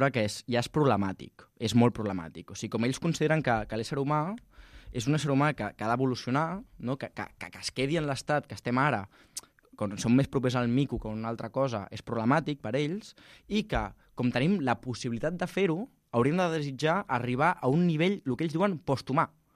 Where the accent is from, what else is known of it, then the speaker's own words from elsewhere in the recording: Castelldefels, Catalonia, Spain; Mira, jo, saps que jo soc de Castelldefels?